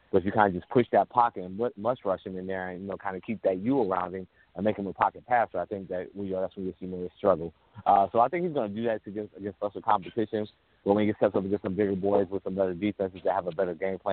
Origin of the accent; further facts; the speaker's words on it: Cincinnati, Ohio, United States; no disrespect to my hometown UC Bearcats, but once they let Cincinnati come into LA and beat them in the season opener